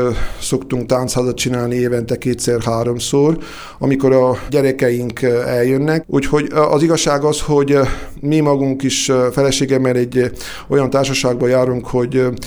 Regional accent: Cașinu Nou, Harghita, Romania; Én magam is egy olyan tájegységről származom, kászoni vagyok, amelyik egy elég archaikus hagyomány őrzött meg, Hargita megyében Csík mellett, vagyis úgy is lehetne mondani Csíknak a része

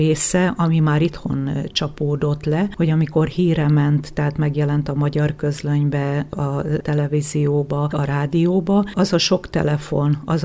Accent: Károlyfalva, Borsod-Abaúj-Zemplén, Hungary; Én itt születtem, és nagyon ragaszkodom a szülő falumhoz, Károlyfalvához.

